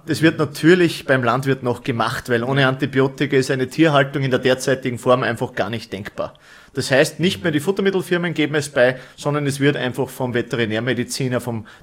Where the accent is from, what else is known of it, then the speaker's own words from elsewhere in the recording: Bad Schallerbach, Upper Austria, Austria; ich komme aus Österreich, also als Oberösterreich, genauer genommen Bad Schallerbach. Weltbekannt in Österreich. Das ist 2 Stunden westlich.